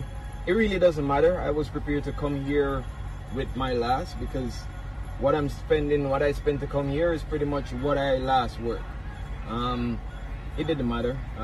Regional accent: Brantford, Ontario, Canada; And I'm from Brantford, Ontario.

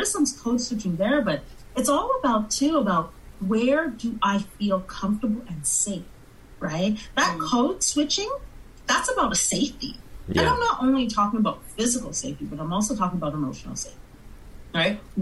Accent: Montreal, Quebec, Canada; now in Greater Toronto Area, Canada; myself as a Black woman of Caribbean descent, born and raised in Montreal, now living in the GTA

